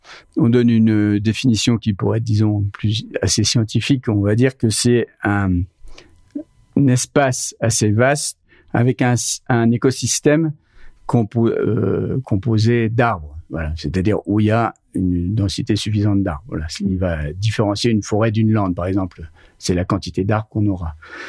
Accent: Grand Est, France; Je suis des Vosges. Le département des Vosges, c'est un gros département forestier.

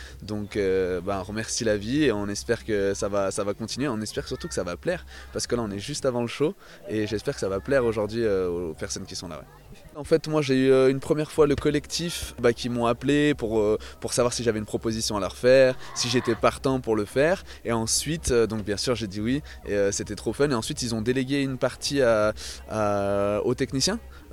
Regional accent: Martinique; je suis originaire de la Caraïbe, de la Martinique

